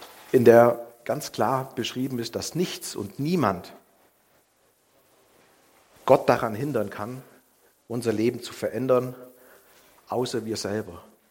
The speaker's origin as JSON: {"language": "German", "town": "Ottobeuren", "region": "Bavaria", "country": "Germany", "said": "Ich bin aus Ottobeuern, aus der Gemeinde"}